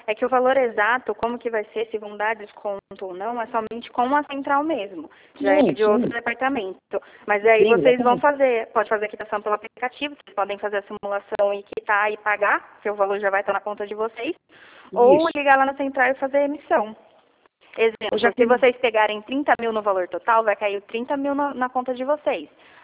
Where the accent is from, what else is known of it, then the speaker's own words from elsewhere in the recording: Hortolândia, São Paulo, Brazil; Eu sou de Hortolândia, São Paulo.